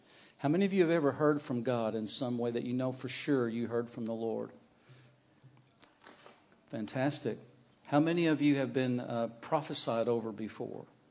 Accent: Arkansas, United States; That really is the truth. I don't know what my mom was thinking, but I'm from Arkansas, which is in the southern part of the United States.

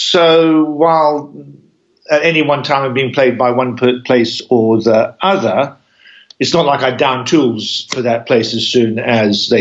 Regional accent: England, United Kingdom; My parents, I mean, I'm English, I'm British. My parents were both British.

